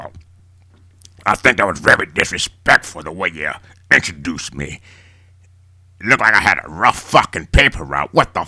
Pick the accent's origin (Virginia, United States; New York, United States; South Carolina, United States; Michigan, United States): South Carolina, United States; Aiken; Yeah, I grew up in Aiken, South Carolina. About fucking 60 miles away from Columbia.